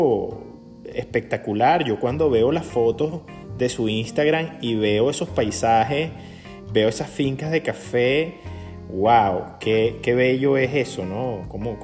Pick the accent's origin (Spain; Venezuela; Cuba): Venezuela; para mí Panamá, como venezolano y como suramericano y caribeño, tenemos un amor mutuo